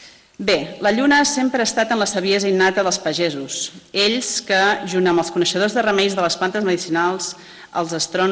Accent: Vilanova i la Geltrú, Catalonia, Spain; I aquí estic jo, en aquest cas originària de la zona marítima, d'allà on diuen que som llunàtics, de Vilanova i la Geltrú.

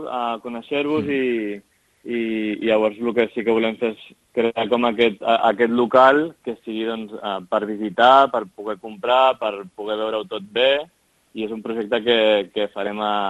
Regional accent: Sitges, Catalonia, Spain; tot ve de que som de Sitges i aquí a Sitges sempre s'han fet figuretes

